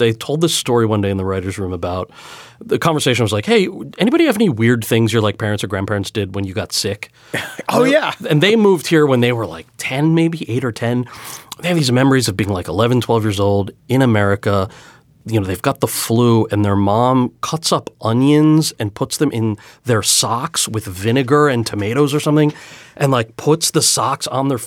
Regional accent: Freehold, New Jersey, United States; also born or lived in Montclair; I was born in Montclair. I grew up right outside of Freehold.

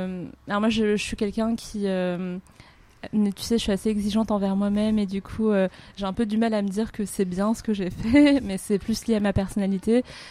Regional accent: Paris, Île-de-France, France; je suis chinoise et j'ai toujours grandi à Paris.

